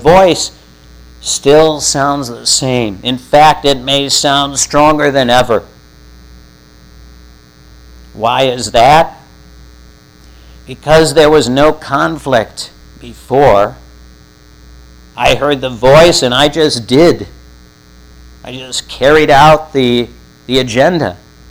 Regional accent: Detroit, Michigan, United States; We were raised in Detroit, my wife and I.

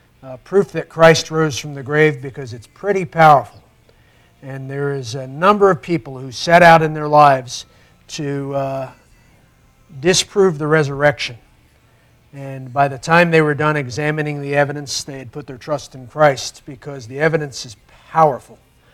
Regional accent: Yonkers, New York, United States; I am actually based out of, I live in New York, and you heard earlier I'm from Yonkers, New York.

